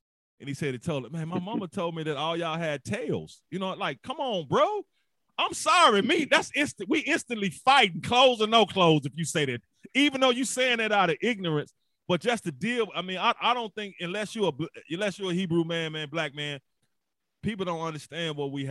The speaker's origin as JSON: {"language": "English", "town": "Memphis", "region": "Tennessee", "country": "United States", "tie": "born or raised there", "said": "I'm from Memphis, born and raised"}